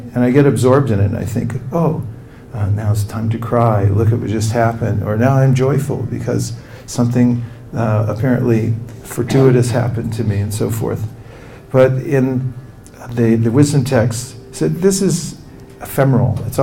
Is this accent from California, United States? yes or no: yes; Lafayette, California, United States; If someone asks me who I am, I'll say, I'm from Lafayette, California, my parents are such and such.